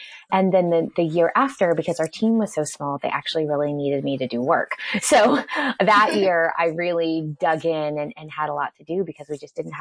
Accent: Orlando, Florida, United States; I grew up in Orlando, Florida. And that's where my parents still live there today.

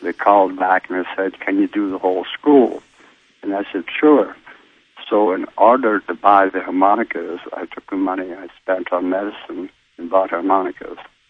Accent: Scotland, United Kingdom; born there; I was born in Scotland

